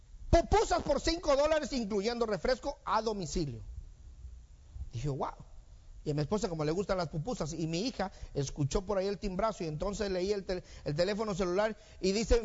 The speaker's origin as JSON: {"language": "Spanish", "country": "Mexico", "moved": "yes", "lives_now": "United States", "said": "cuando yo vengo de México a los Estados Unidos, hijo de pastor, toda mi vida he crecido en la iglesia, vengo a los Estados Unidos, empiezo a notar una situación bastante diferente en este país, a diferencia de en mi país, México."}